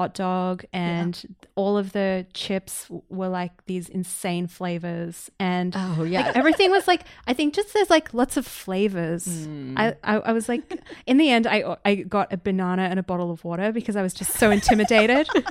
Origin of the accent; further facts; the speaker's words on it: Australia; And then like, where are you from? And I'm like, Australia.